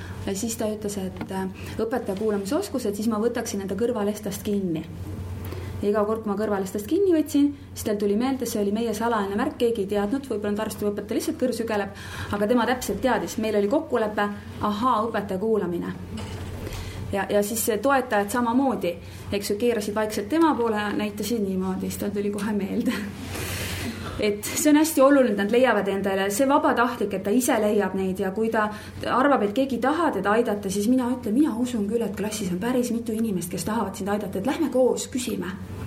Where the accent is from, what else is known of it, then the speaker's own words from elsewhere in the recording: Valga, Valga County, Estonia; mina olen Valgast pärit